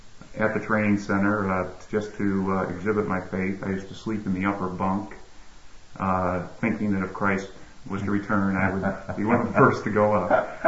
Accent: Syracuse, New York, United States; now in Tampa, United States; Well, my hometown is Syracuse, New York.

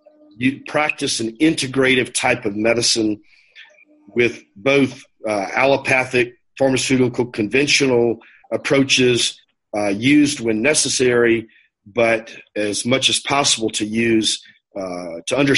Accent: Louisiana, United States; now in Atlanta, United States; I am a physician from currently in Georgia, in the Atlanta area. I grew up in Louisiana, and at the age of 20, God called me to himself.

